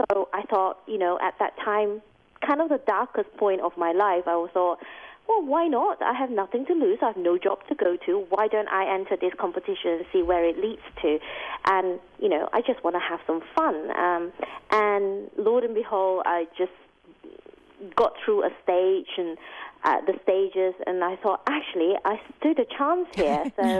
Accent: Malaysia; now in United Kingdom; But Malaysia is my home country, and it's a food that means so much to me because the first few years I moved to the UK, I didn't really miss it.

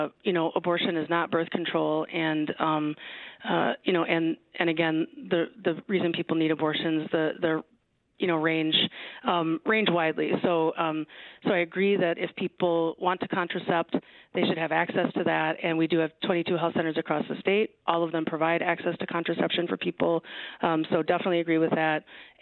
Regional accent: Wisconsin, United States; You know, I'm from Wisconsin. Wisconsinites often love Wisconsin, right?

